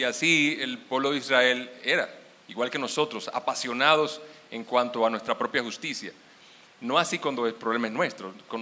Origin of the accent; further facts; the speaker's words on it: Dominican Republic; yo soy dominicano, como decía Quique